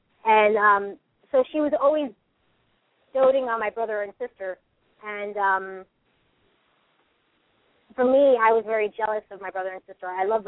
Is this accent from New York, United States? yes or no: yes; Lockport, New York, United States; And I grew up with her in Lockport, New York